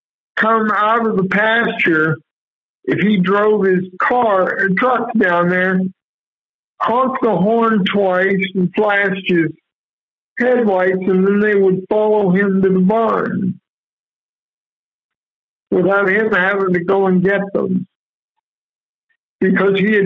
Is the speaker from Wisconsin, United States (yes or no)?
no; Houston, Texas, United States; the generation when I grew up in Houston